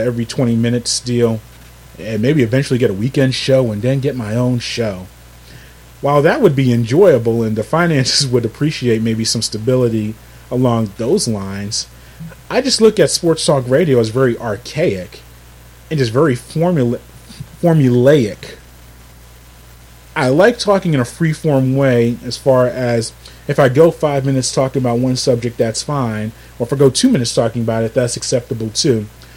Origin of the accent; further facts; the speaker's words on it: New York, United States; And even me growing up in New York, even my fellow New Yorkers, I still have friends and family up there.